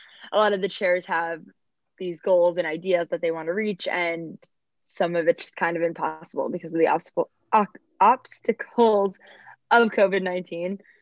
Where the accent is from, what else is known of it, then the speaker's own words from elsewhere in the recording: New Jersey, United States; now in Michigan, United States; I'm from out of state. I'm from New Jersey, and I didn't know anyone when I came to Michigan State.